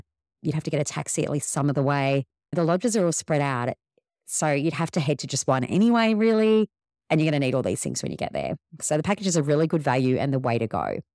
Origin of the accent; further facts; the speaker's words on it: Australia; I found that worthwhile visiting as an Australian.